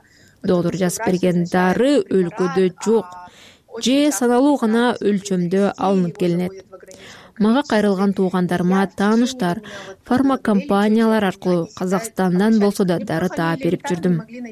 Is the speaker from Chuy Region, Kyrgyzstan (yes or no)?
yes; Chuy Region, Kyrgyzstan; Чуйгулусунун Мьянфан айылында туулгам. Ушул айылдагы жалгыз мектепте окугам.